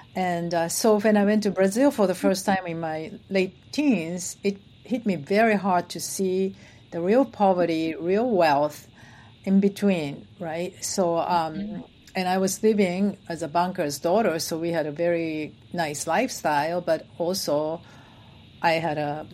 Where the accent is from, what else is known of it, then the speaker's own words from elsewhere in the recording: Japan; because I grew up in Japan, which was very middle class society after World War II